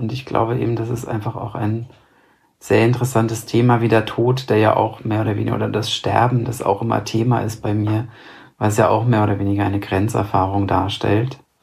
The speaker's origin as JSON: {"language": "German", "country": "Romania", "lives_now": "Austria", "said": "ich bin A, Auslandsdeutscher, B, Auslandsrumäne, bin kein Österreicher, sondern lebe als Auslandsdeutscher und Auslandsrumäne in Österreich."}